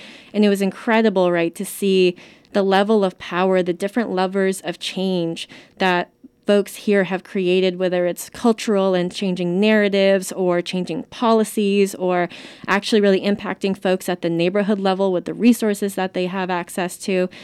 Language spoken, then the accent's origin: English; North Carolina, United States; I mentioned I grew up in North Carolina, which has a more recent Asian immigrant community. I was very active and kind of involved in the Japanese community there, which was also very recent immigrant and a bit of a different, more isolated experience, I think.